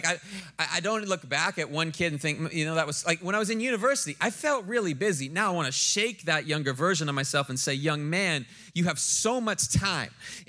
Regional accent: Ontario, Canada; now that I'm from the West Coast, I grew up outside the Toronto area, and I moved west to try and get that laid back West Coast snowboarder vibe.

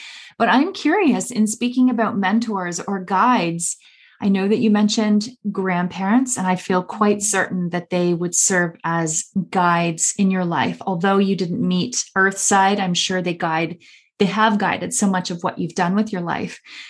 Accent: Ontario, Canada; I cannot believe, honestly, that we're both from Southwestern Ontario, that we're baseball families, three kids, all the things.

